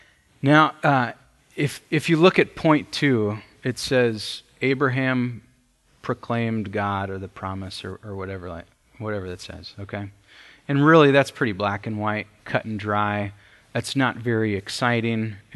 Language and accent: English; United States; As an American, man, I have a tough time swallowing that.